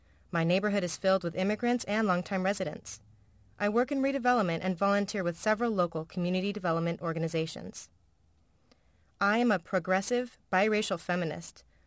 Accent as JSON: {"language": "English", "country": "United States", "said": "I am an American patriot because I am a creation unique to this country."}